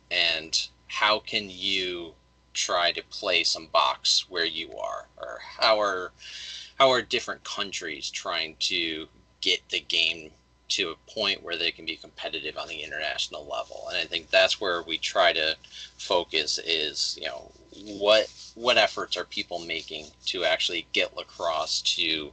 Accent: Liverpool, New York, United States; also born or lived in Ithaca; now in Boston, United States; Well, I was originally from Liverpool, okay. Which is, so you know, right there, yeah, in Syracuse, but I did live in Ithaca for a handful of years. Moved there after college.

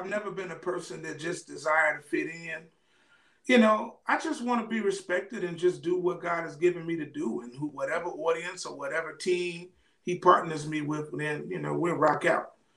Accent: Chicago, Illinois, United States; I'm a different fella. I'm from Chicago, but I'm really not in the clique, bro.

